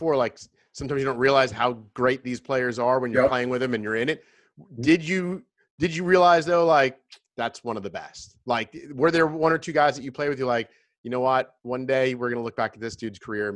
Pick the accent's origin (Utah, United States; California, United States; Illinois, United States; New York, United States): New York, United States; Long Island; I grew up on Long Island, so I was a huge Islanders fan.